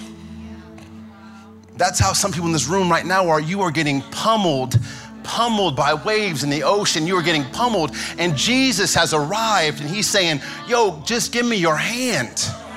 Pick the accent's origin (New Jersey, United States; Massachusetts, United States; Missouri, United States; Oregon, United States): Missouri, United States; You all know I'm not from California. I talk about it a lot. I'm from Missouri.